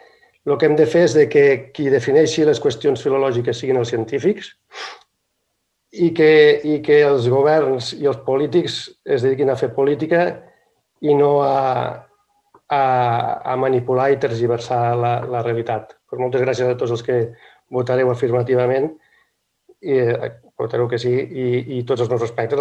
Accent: Lleida, Catalonia, Spain; Però com a lleidatà i parlant de la variant dialectal occidental del català, que és la mateixa que es parla a la ciutat de València, Castelló, a Alacant, que parlem el mateix català

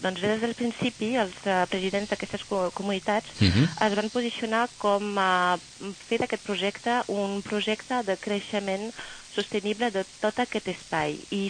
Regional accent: France; Jo soc francesa i passa el mateix al meu país

